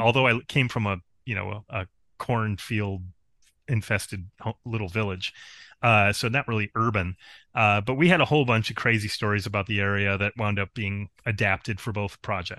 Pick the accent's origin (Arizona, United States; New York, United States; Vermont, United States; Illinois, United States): New York, United States; Spencerport; I'm upstate New York. My hometown is actually Spencerport.